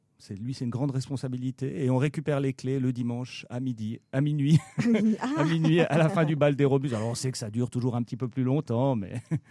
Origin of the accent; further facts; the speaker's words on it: Sion, Valais, Switzerland; je suis valaisan d'origine. Mon origine vient de Loëche-les-Bains, mais je n'ai jamais vécu à Loëche-les-Bains. Je suis né, j'ai grandi à Sion. Donc j'ai fait mes études à Sion.